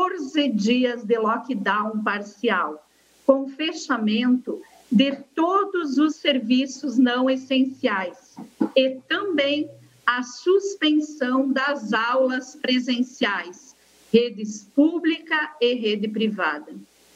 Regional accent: Chapecó, Santa Catarina, Brazil; Eu sou de Chapecó, eu acompanhei muito de perto a situação do Covid em nosso município.

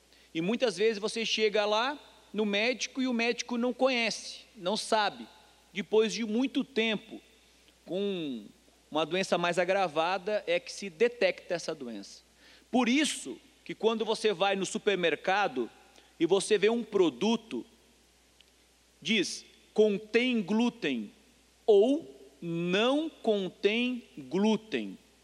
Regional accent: Santa Catarina, Brazil; Eu sou lá da Serra Catarinense

